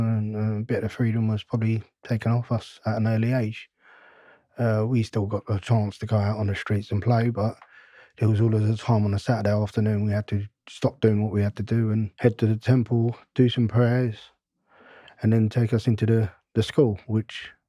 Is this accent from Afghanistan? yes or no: no; London, United Kingdom; I'm from Northwest London, Northwest 10, and I was brought up in Harlesden, Stonebridge Estate, Church Road, and upbringing was very religious.